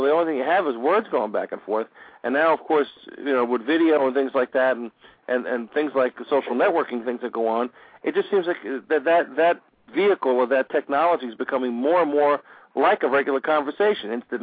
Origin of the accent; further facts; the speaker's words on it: New York, United States; Okay, I'm coming from New York here.